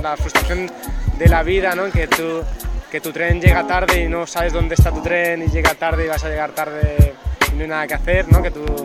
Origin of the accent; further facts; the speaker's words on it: Vilanova i la Geltrú, Catalonia, Spain; born there; Yo nací en Villanueva del Sutru.